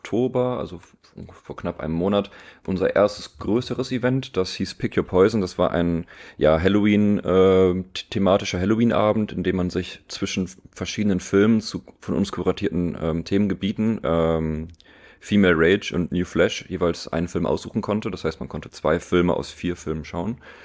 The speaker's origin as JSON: {"language": "German", "town": "Aachen", "region": "North Rhine-Westphalia", "country": "Germany", "said": "was mir als Aachener ja sehr, sehr nahe steht"}